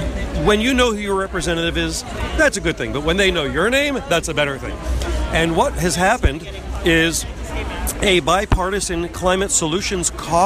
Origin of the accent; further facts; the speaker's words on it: Miami, Florida, United States; I'm from Miami, Economic Ground Zero for Sea Level Rise.